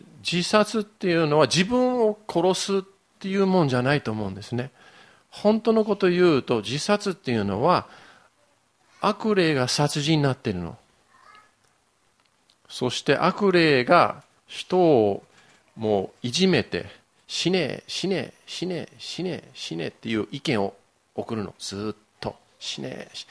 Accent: Yokohama, Kanagawa, Japan; 僕は横浜育ちなんだけれども

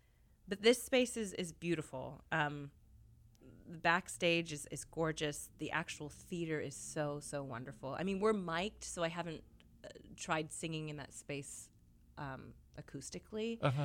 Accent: Canada; now in United States; being a Canadian, it was my ticket into New York and to be in this country.

